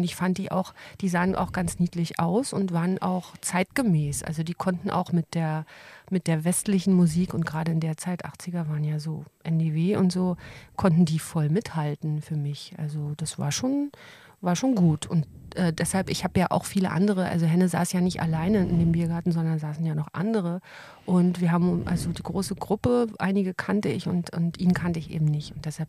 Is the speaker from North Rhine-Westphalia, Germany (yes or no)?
no; Friedrichshagen, Berlin, Germany; ich komme ja aus Friedrichshagen, wie du schon gesagt hast. Und das heißt, dass auch meine Großeltern beiderseits in Friedrichshagen noch lebten. Meine Eltern sind da aufgewachsen